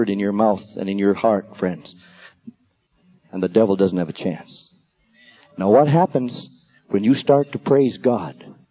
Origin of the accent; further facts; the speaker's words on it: Canada; You didn't receive me as another one of those Americans. You didn't receive me as a Canadian with a funny accent.